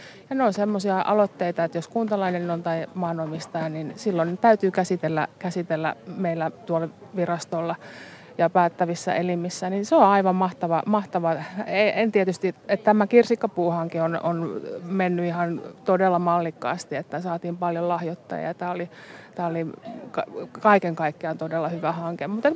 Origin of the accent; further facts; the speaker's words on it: Turku, Southwest Finland, Finland; mä olen alun perin turkulainen